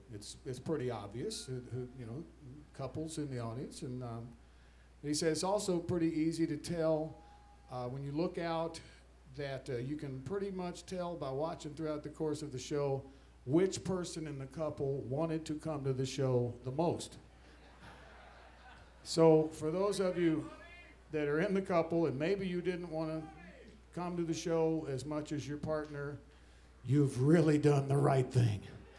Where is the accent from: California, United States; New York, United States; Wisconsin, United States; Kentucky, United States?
Kentucky, United States; Bowling Green; Because, you know, I'm from Bowling Green.